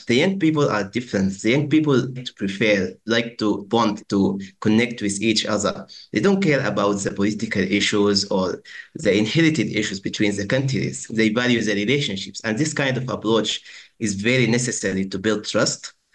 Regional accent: Sudan; I'm from Sudan, and I currently work as a water and sanitation regional consultant

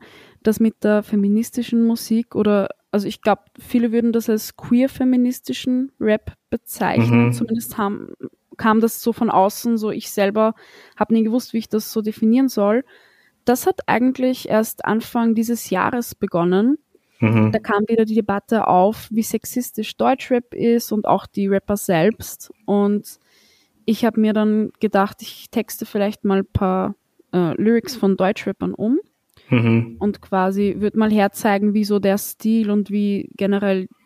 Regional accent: Austria; born there; ich bin in Österreich geboren. Meine Eltern sind in Bulgarien geboren, aber eigentlich aus der Türkei.

